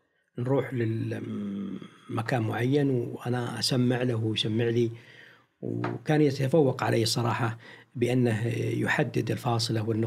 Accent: Al Zulfi, Riyadh Province, Saudi Arabia; وهو من نفس قريتي من نفس مدينة الزلفي

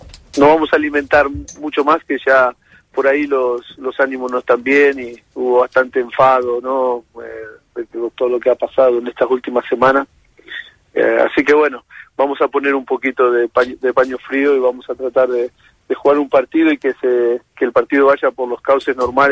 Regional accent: Argentina; más siendo argentino y siendo de Newell

